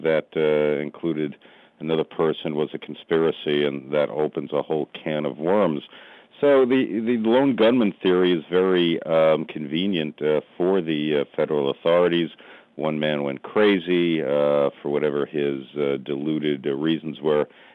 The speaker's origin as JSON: {"language": "English", "region": "New York", "country": "United States", "said": "I'm from New York, and I lived through the anthrax attacks, and many hard-boiled New Yorkers did"}